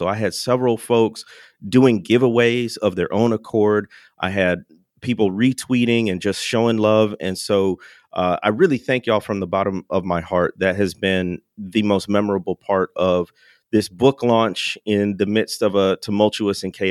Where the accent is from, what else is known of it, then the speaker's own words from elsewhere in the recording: Illinois, United States; Yes, that's my homeland area. I don't claim I grew up in the city, but I am from the Chicagoland area.